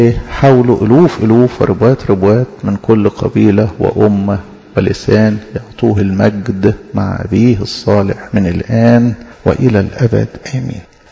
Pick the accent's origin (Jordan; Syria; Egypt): Egypt; حاجة في طبيعتنا كمصريين بياخدينها من اجدادنا